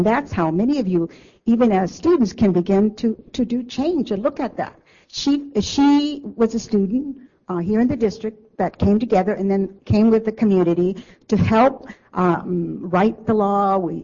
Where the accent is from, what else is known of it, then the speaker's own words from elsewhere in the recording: California, United States; now in Washington, United States; As I mentioned earlier, I was raised in California. I'm a migrant child, and I work with migrant families. I work here in Washington, D.C.